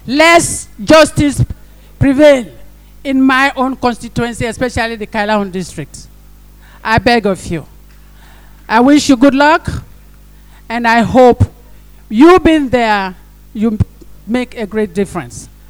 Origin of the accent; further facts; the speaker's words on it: Eastern Province, Sierra Leone; The judiciary system in our provinces, where I come from the Kisi Tongi Chiefdom, justice is not going there.